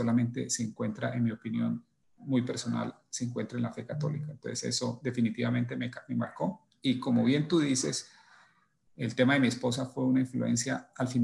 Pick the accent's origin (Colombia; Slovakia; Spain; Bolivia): Colombia; now in United States; Yo soy de Colombia, entonces nunca había experimentado el protestantismo como se experimenta y se vive aquí en Estados Unidos.